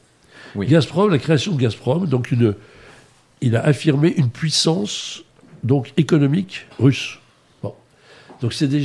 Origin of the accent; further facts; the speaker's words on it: France; voilà, on est français, on a quand même un peu des arts et des lettres